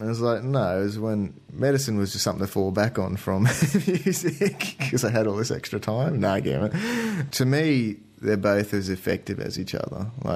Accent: Queensland, Australia; because I grew up in Queensland

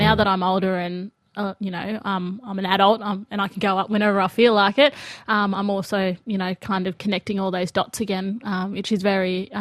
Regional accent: Galiwinku, Northern Territory, Australia; And so I was born up there, and yeah, one of eight children. And I grew up on Elko Island, Galawinku, a little community on Elko Island.

